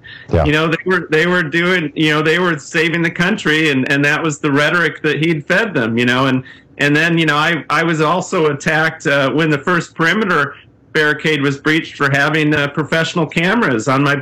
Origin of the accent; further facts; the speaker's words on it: Midwest, United States; I'm a white guy, so I I'm from the Midwest